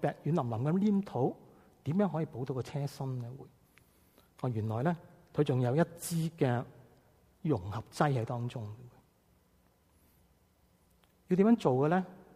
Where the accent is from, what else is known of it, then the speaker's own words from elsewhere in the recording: Guangdong, China; accent: Cantonese; 有一次我们广东话所讲的